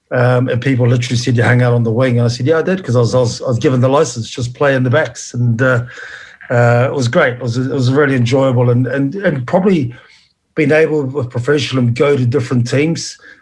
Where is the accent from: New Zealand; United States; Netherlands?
New Zealand; since I've been born and brought up in New Zealand.